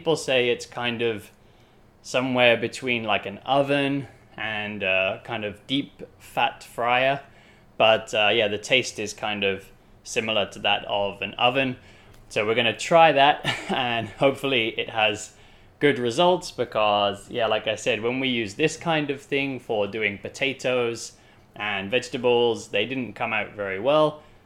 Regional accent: United Kingdom; which is an important food for me as a British person

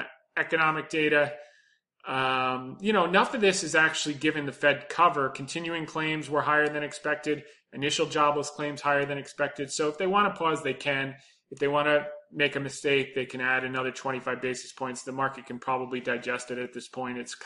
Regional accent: Israel; and I'm from Israel.

